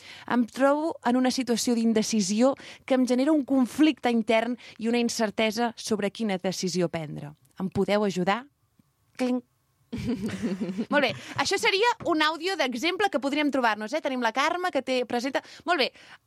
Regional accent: Castellfollit de la Roca, Catalonia, Spain; de Castellfollit de la Roca. Tinc 43 anys

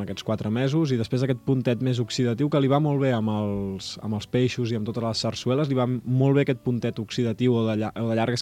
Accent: Sant Joan de Mediona, Catalonia, Spain; és de Sant Joan de Mediona, d'on sóc jo.

